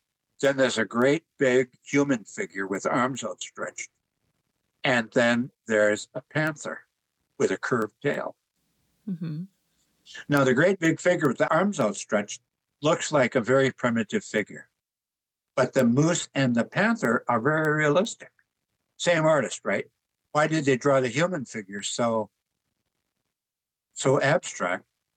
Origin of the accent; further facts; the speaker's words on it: Ely, Minnesota, United States; Laurentian shield pictographs, of which my growing up around Ely, they were all over the place.